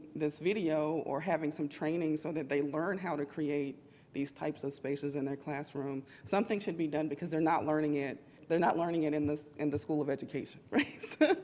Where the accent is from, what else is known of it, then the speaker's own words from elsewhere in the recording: Alabama, United States; I'm from Alabama. That was not my experience, right?